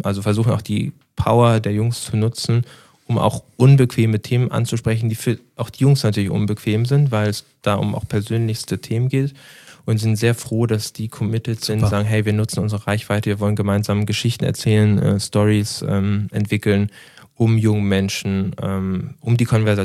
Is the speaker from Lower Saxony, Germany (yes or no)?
no; Schleswig-Holstein, Germany; Ich bin ja eigentlich Schleswig-Holsteiner